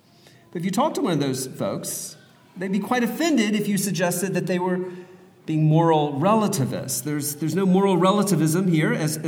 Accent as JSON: {"language": "English", "town": "Portland", "region": "Oregon", "country": "United States", "said": "I would tell people that I was from Portland, and there's this look that comes on people's faces when you tell them that you're from Portland"}